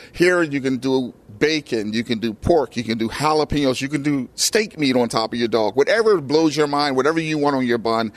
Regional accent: Camden, New Jersey, United States; You know, being a hometown boy, Camden, New Jersey is my hometown.

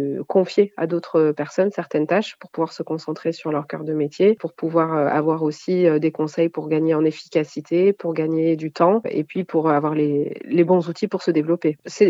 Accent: Auvergne-Rhône-Alpes, France; Je suis originaire de Haute-Savoie, il faut le dire. Donc, je suis très attachée aux montagnes

